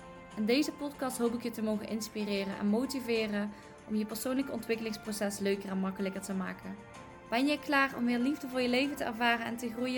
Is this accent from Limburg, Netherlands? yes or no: yes; Limburg, Netherlands; now in Eindhoven, Netherlands; zaterdag 27 jaar. Ik woon samen met mijn lieve vriend Sergio in Eindhoven, maar ik kom oorspronkelijk uit Limburg. En misschien kun je dat nog wel horen aan mijn accent